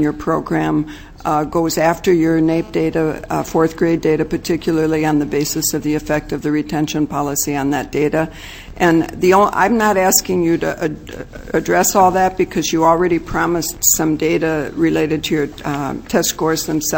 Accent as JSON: {"language": "English", "region": "Minnesota", "country": "United States", "said": "And as some a Minnesotan, if I wanted to understand the fairness of that comparison better"}